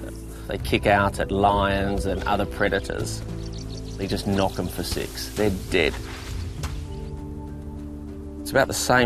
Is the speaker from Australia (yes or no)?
yes; Australia; Being Australian, you know, I've sort of got a bit of a focus there.